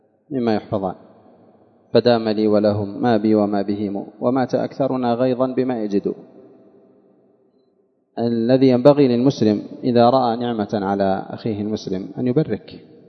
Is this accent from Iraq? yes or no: no; Taiz, Taiz Governorate, Yemen; ما عندنا في تعز متر ملك. والوالد رحمه الله ما كان عنده شيء، كان مسكين من المساكين